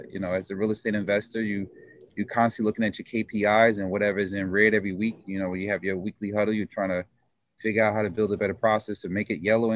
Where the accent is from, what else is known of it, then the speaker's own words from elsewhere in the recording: New Jersey, United States; I'm from New Jersey, and I just discovered the next state over in New York